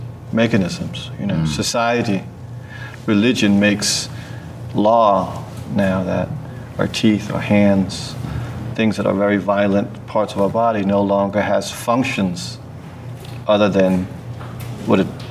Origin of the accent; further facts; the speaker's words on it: New York, United States; English is a second language; also born or lived in Denmark; Yeah, I would say I have a Danish passport, but I'm a New Yorker by heart.